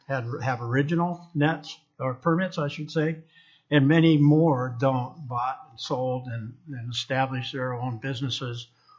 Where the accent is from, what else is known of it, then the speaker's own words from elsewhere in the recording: Kenai, Alaska, United States; I'm from Kenai, Alaska.